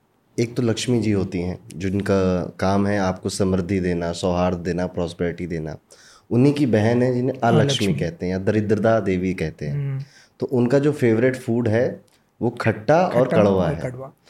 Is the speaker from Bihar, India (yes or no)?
no; Basti, Uttar Pradesh, India; मेरा जैसे गांव है ना, गोरखपुर के पास एक बस्ती जिला है, उसमें मेरा गांव है